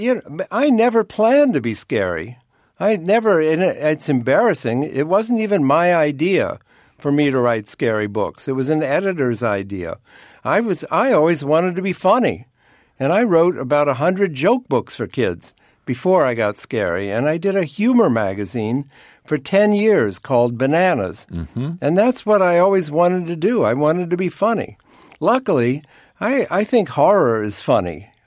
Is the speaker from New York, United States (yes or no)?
no; Ohio, United States; I said, Jack, I'm from Ohio. I don't sound like that.